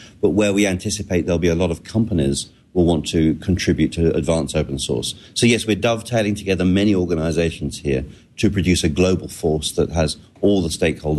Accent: England, United Kingdom; You can hear that I'm English and I live in England.

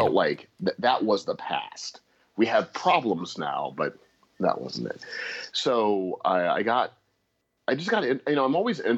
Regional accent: St. Louis, Missouri, United States; And I had a friend that I grew up with in St. Louis who I hadn't connected with for a long time. And when I returned to St. Louis, he'd become a skinhead.

